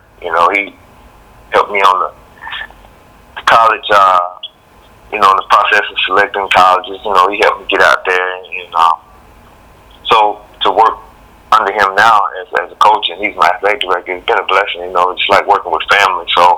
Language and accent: English; Selma, Alabama, United States; with an opportunity here at Selma University. So I didn't even have to move. I didn't have to leave my hometown.